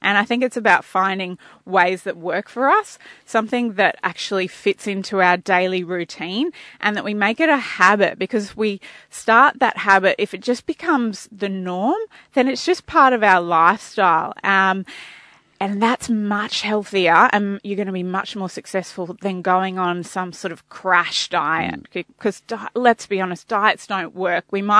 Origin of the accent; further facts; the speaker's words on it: Queensland, Australia; now in Victoria, Australia; I'm a Queenslander born and bred, but moved to Victoria around 13 years ago.